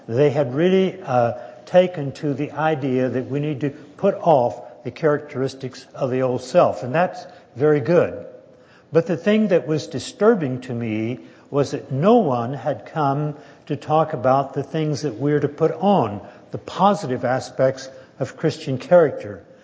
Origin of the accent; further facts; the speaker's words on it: Texas, United States; I have a book at home in which a pastor of a very large church in Texas, happens to be my home state.